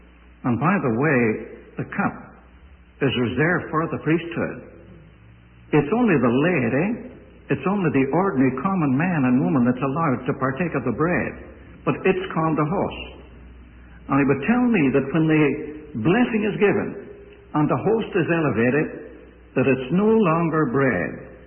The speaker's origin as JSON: {"language": "English", "country": "Ireland", "tie": "born or raised there", "said": "both in the country in which I was born. I've already told you that I'm an Irishman."}